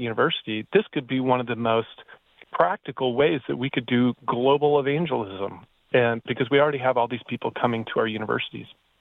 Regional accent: Midwest, United States; even growing up in the Midwest, very few people had ever, told me about Jesus.

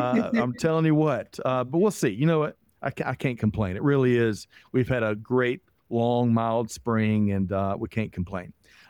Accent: South Carolina, United States; I've lived here for over 20 years, and then I grew up in the South Carolina heat.

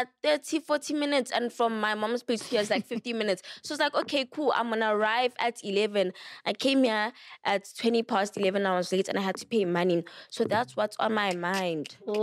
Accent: Benoni, Gauteng, South Africa; I swear it took me to Benoni. I'm from Benoni, right? From Pretoria to Benoni.

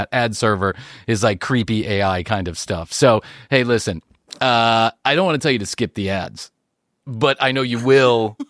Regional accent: East Cobb, Georgia, United States; And listen, I grew up in East Cobb.

